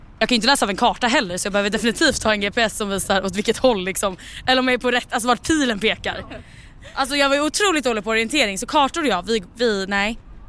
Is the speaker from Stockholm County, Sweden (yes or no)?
yes; Stockholm, Stockholm County, Sweden; Alltså, jag är uppvuxen på Söder